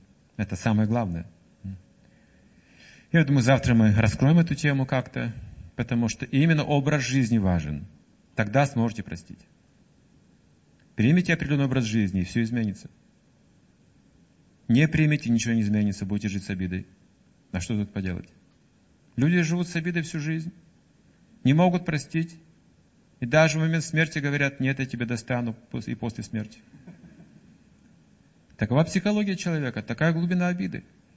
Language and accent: Russian; Siberia, Russia; А мы сибиряки.